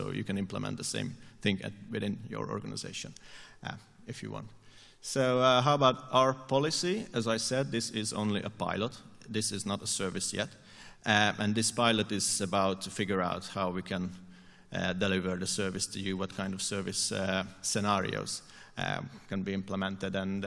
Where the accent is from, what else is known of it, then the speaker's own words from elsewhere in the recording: Turin, Piedmont, Italy; English is a second language; from Torino.